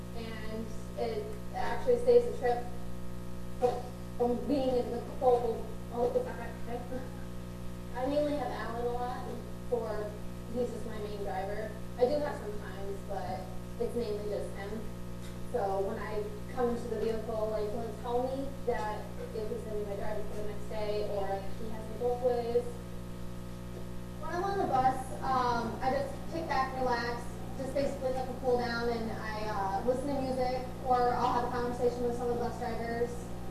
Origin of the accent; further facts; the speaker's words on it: Ogdensburg, New York, United States; I'm from Ogdensburg, New York.